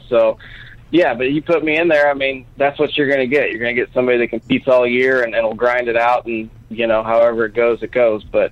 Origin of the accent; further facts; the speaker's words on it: St. Louis, Missouri, United States; I just attacked on 314 at the end since I'm from St. Louis.